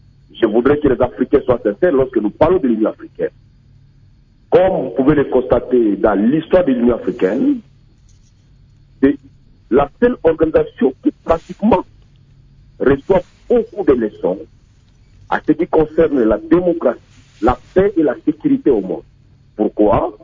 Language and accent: French; Ituri, DR Congo; je suis de l'Est du Congo. Et principalement, je suis ituriens. Je suis appelé de l'Ituri.